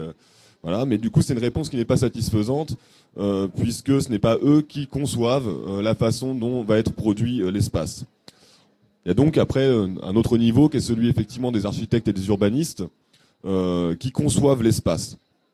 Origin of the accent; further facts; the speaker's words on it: Caen, Normandy, France; Moi, je suis de Caen, je suis pas de Bordeaux